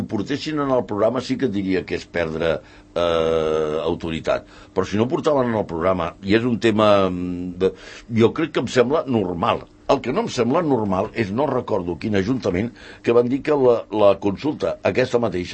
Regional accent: Tortosa, Catalonia, Spain; Jo sóc de Tortosa, jo sóc tortosí, de Socarrel, i n'estic molt content de ser-ho.

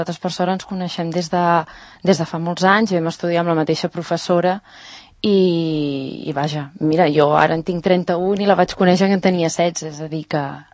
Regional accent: Sant Cugat del Vallès, Catalonia, Spain; vinc a València. Però jo sóc de Sant Cugat

